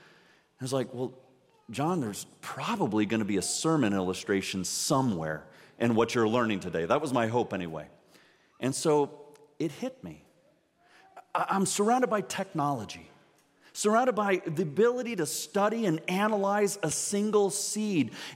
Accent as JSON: {"language": "English", "town": "Orlando", "region": "Florida", "country": "United States", "tie": "born or raised there", "said": "I grew up in Orlando, Florida as a city boy. And so I didn't grow up in a farming community."}